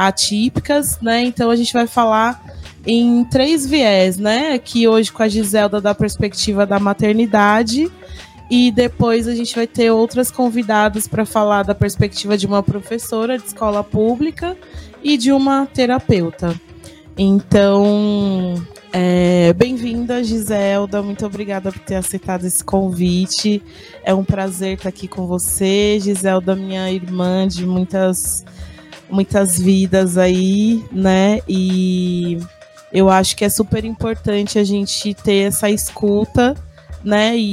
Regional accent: São Paulo, Brazil; Eu sou aqui da Sul também, atuo por aqui.

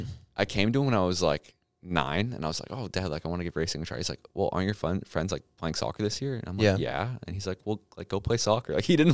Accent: Milton, Ontario, Canada; in Toronto. I never clarified. I've you know, lived in Milton my entire life.

